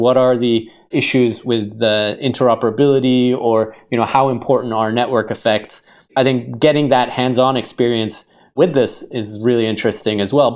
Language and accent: English; California, United States; growing up in Silicon Valley, I was very much, you know, Silicon Valley is near Berkeley.